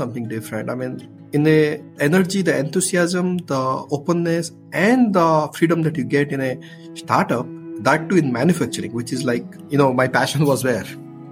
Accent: India; I was growing up in India

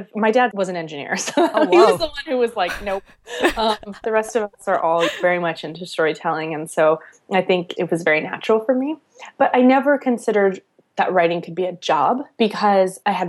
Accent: Mojave Desert, United States; So I grew up in the Mojave Desert in a really isolated town, and my family was one of the only families of color in the town

